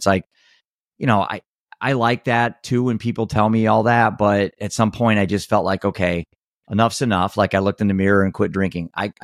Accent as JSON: {"language": "English", "region": "Iowa", "country": "United States", "said": "I'm from Iowa. You build it, they come."}